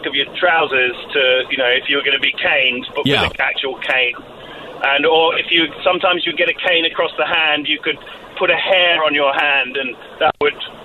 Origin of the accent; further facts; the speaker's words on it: London, United Kingdom; Well, I grew up in London in the 70s and 80s